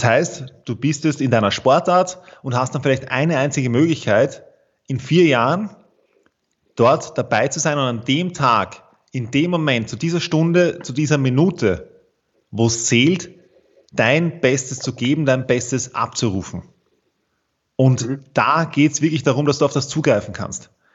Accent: Vienna, Austria; ich bin aus Wien, so wie du.

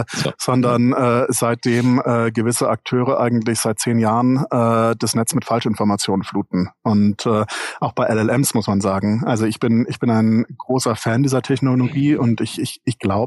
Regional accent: Baden-Württemberg, Germany; born or raised there

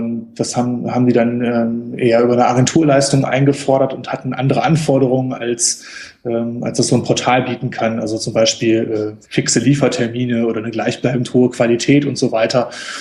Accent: Ratingen, North Rhine-Westphalia, Germany; also örtlich komme ich aus Rating, das ist so zwischen Düsseldorf und Essen, das ist jetzt so geografisch.

